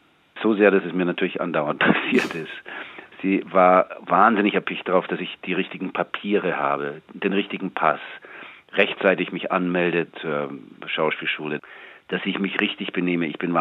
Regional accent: United States; now in Germany; wie man ja auch in den Vereinigten Staaten im Moment sieht, an meiner alten Heimat

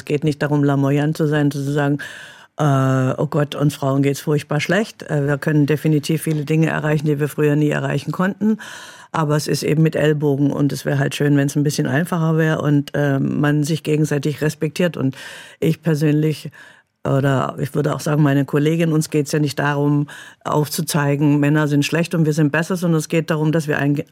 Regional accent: Stuttgart, Baden-Württemberg, Germany; now in Berlin, Germany; ich komme aus Stuttgart, bin Italienerin mit schwäbischem Migrationshintergrund.

